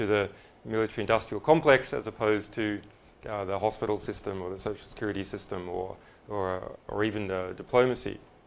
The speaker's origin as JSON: {"language": "English", "country": "Australia", "said": "So, as an Australian"}